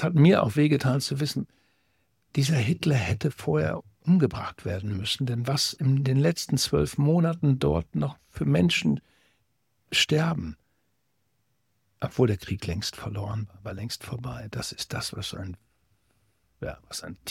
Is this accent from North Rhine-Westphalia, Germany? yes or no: no; Twistringen, Lower Saxony, Germany; Auch in meinem Heimatort Twistring gibt es ein paar Typen, die da ganz verdiente Arbeit geleistet haben.